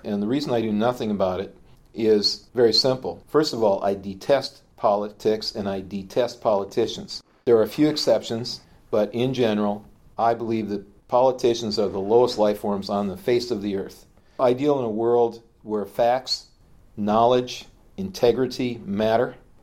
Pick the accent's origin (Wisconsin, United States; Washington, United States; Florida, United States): Wisconsin, United States; Oshkosh; I also have invested in a restaurant in my hometown of Oshkosh